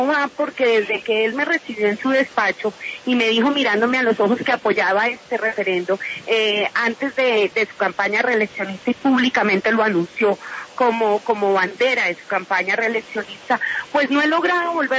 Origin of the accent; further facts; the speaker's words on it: Colombia; quienes lo queremos somos todos los colombianos.